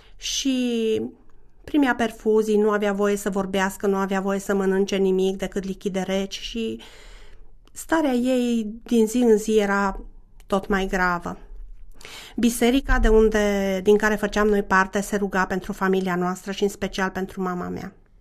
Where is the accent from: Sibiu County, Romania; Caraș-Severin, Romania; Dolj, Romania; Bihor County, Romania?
Caraș-Severin, Romania; Anina; M-am născut în Anina, în județul Caraș-Severin. Și acolo mi-am petrecut copilăria și adolescența și pot să spun că o mare parte din viață.